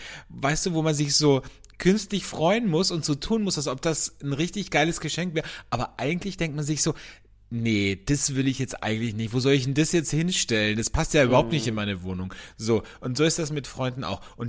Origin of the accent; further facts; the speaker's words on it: Austria; es gab es bei euch wahrscheinlich nicht in Deutschland, aber bei uns in Österreich gab es eine TV-Werbung im linearen Fernsehen